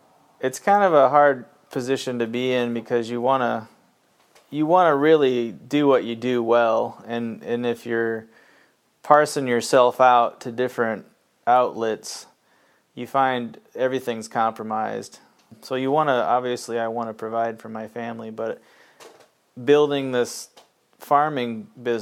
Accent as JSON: {"language": "English", "region": "Iowa", "country": "United States", "tie": "born or raised there", "also_born_or_lived": "Okinawa, Japan", "said": "I was born in Okinawa, Japan, on an Air Force base. Moved around a lot in a military family. Ended up in Iowa as a young child, second grade, I believe, we moved here."}